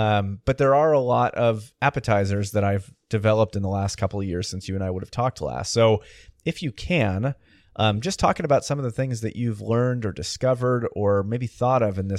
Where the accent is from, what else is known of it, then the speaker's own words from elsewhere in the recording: Chico, California, United States; born there; But I was born in Chico